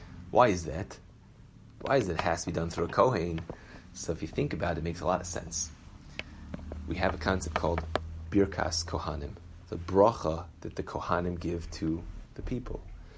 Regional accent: California, United States; So I'm from California, so I'm always like 3 hours behind everybody else.

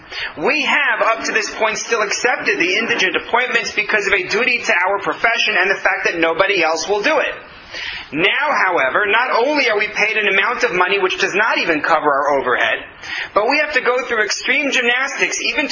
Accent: United States; I was told it's because I'm an American, and therefore I find this normal.

